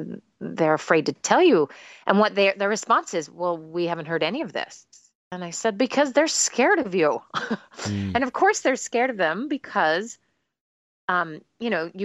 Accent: United States; but they also see me as powerful because I'm American, even though I'm not powerful.

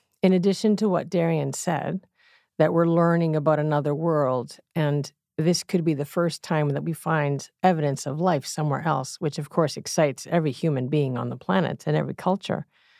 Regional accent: Greece; So I grew up in Greece

